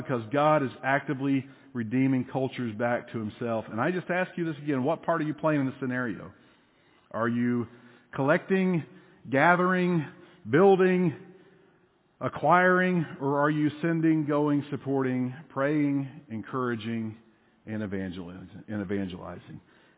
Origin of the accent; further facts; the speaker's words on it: Tennessee, United States; how much of me is thoroughly indoctrinated with the culture that I grew up in East Tennessee.